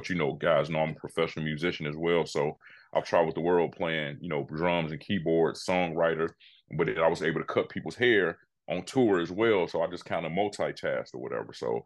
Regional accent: Chicago, Illinois, United States; Born and raised Chicago, Illinois. But I have traveled all over the world now, but no place like Chicago when it's summertime.

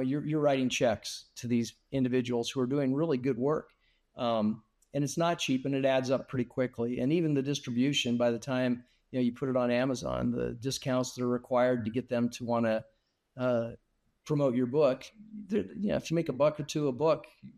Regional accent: Denver, Colorado, United States; Growing up in Denver, that's where I grew up.

